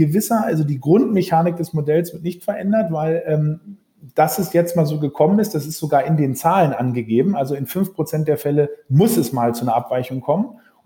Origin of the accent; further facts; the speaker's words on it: Norderney, Lower Saxony, Germany; now in Berlin, Germany; obwohl ich in Berlin wohne, sogar in Berlin geboren bin, bin ich aufgewachsen auf Norderney, also auch voll im Sturm gelegen. Ja, meine Mutter ist Norderneierin